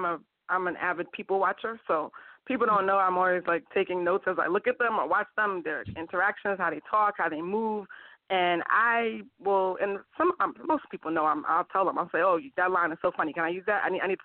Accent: New York, United States; You know, I'm from New York. I'm a city girl.

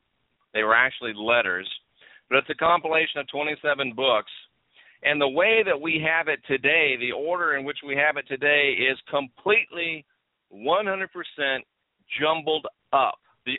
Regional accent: the South, United States; I'm from the South in the United States. We would say it sticks in your craw.

